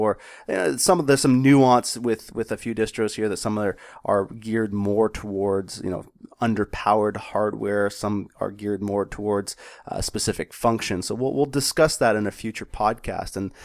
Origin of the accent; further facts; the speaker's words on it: Canada; As a Canadian and a hockey player